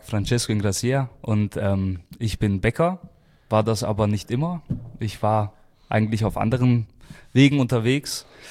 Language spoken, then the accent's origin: German; Stuttgart, Baden-Württemberg, Germany; Meine Mutter ist Deutsch, ja, ich bin so zwischen zwei Kulturen aufgewachsen. Also eigentlich bin ich wirklich als Stuttgarter Junge aufgewachsen, aber auf väterlicher Seite, also gerade meine Großeltern, Nonna, Nonno, die Seite, da war halt immer auch die italienische Sprache gefragt.